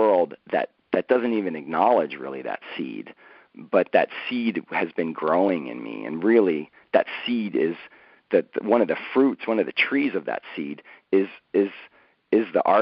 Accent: East Coast, United States; Because growing up on the East Coast, like, you know, there was no one else talking about that seed.

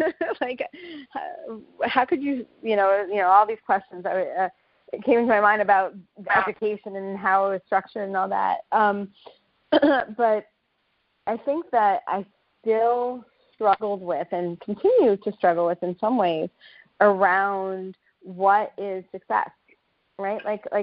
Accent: New York City, New York, United States; so I grew up in New York City in a pretty fast-paced, competitive environment.

